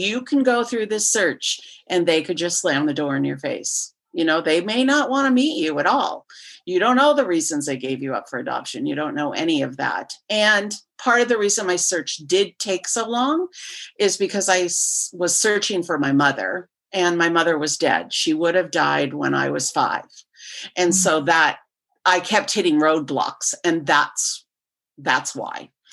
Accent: Roswell, New Mexico, United States; born there; I was born in Roswell, New Mexico.

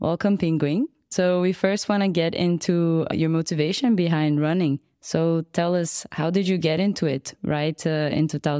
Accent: Belo Horizonte, Minas Gerais, Brazil; He's from Belo Horizonte, Brazil, which is also my hometown.

